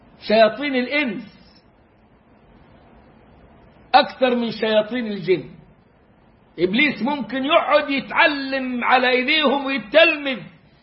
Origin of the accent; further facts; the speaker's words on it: Egypt; وهتلاقيها كده والحاول بيغنوا بيها دلوقتي عندنا في مصر في بداية الحفلات وفي إذاعة القرآن الكريم.